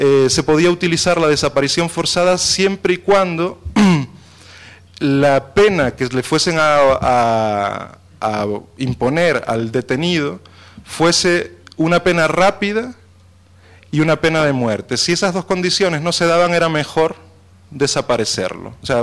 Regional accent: Spain; now in Mexico; me toca más directamente como español que soy, aunque con 12 años viviendo aquí en México, ya casi mexicano los que me conocen, hablo raro, ¿no?

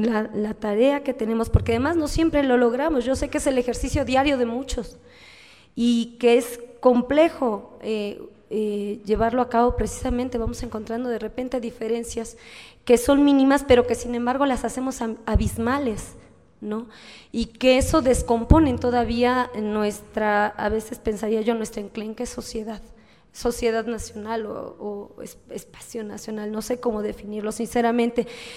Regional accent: Mexico City, Mexico; encuentro afinidades con un pueblo que no es el mío, que además vengo de una ciudad como lo es el Distrito Federal

